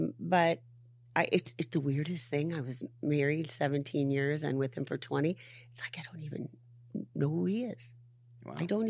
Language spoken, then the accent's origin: English; California, United States; Like, I'm from Orange County. That's where all the men are going out with the young ladies.